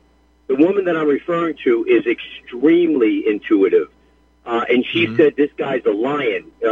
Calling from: New York City, New York, United States; I'm from the New York City area.

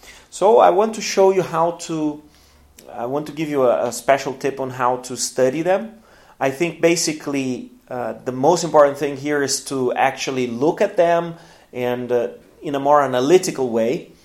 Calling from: Porto Alegre, Rio Grande do Sul, Brazil

